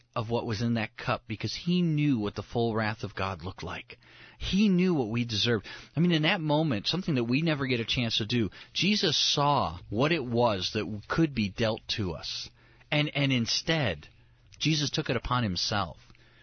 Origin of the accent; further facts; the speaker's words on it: Oak Park, Illinois, United States; also born or lived in Huntley; I grew up in the city, so I grew up near Chicago, right outside, first suburb outside of Chicago in Oak Park.